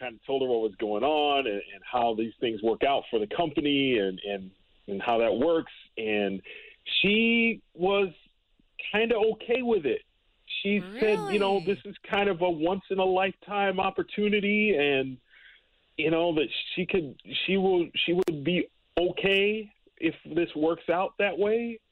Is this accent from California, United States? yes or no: no; Atlanta, Georgia, United States; born or raised there